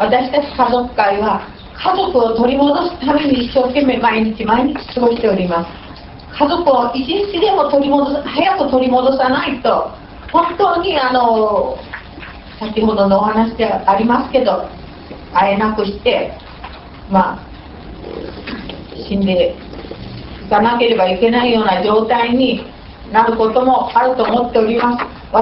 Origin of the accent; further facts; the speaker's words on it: Kumamoto, Japan; 熊本から来ました